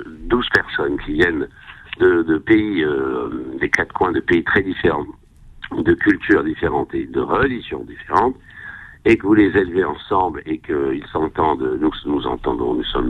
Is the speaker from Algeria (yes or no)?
yes; Algeria; born there; moi, je suis né en Algérie